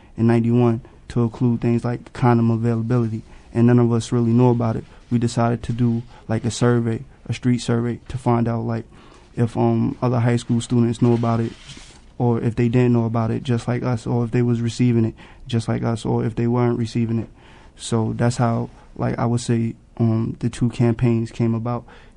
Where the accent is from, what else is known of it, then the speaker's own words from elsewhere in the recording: New York City, New York, United States; They wouldn't even accept me because of where I was coming from. I was coming from Harlem, so they was like, nah, we can't have you in here.